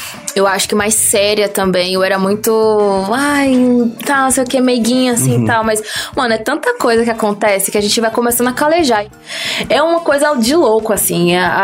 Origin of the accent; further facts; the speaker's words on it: Feira de Santana, Bahia, Brazil; moved away; Feira de Santana é cidade metrópole, então eu sou de Feira de Santana, Salvador capital ali, aquela coisa toda. Sou de Feira e tô aqui, vou fazer 1 ano esse mês.